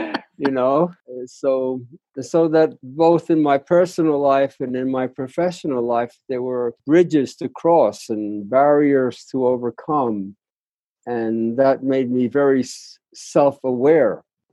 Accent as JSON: {"language": "English", "region": "New York", "country": "United States", "tie": "born or raised there", "said": "And I had grown up actually not in Spanish Harlem, even though I was born there. I grew up in Black Harlem, the only Latin family in that environment."}